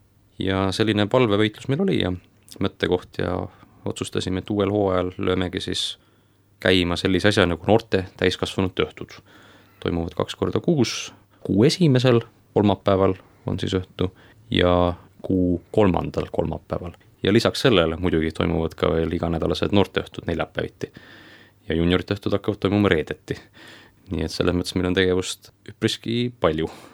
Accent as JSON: {"language": "Estonian", "region": "Saare County", "country": "Estonia", "tie": "born or raised there", "said": "Et muidu ma olen Saaremaalt pärit, Saaremaal kasvanud, Saaremaal tulnud usule Kuressaare Siioni koguduses. Ma olin 22, kui Jumal mind päästis, aasta siis oli 2015"}